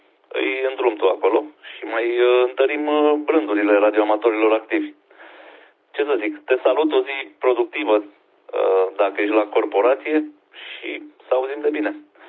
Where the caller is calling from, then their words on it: Prejmer, Brașov County, Romania; din Brașov, mai exact în Prejmer.